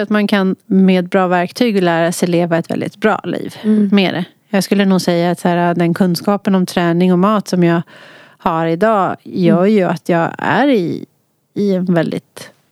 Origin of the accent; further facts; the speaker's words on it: Huddinge, Stockholm County, Sweden; Men jag föddes i Flemingsberg.